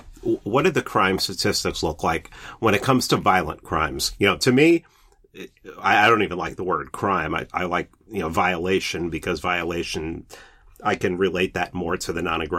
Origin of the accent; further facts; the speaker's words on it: New York City, New York, United States; also born or lived in South Florida; now in Atlanta, United States; I'm from New York. I'm from New York City originally. So, mm-hmm. And I live in Atlanta. So, mm-hmm. I've always been, and I lived in South Florida. I've always been in a multi ethnic area.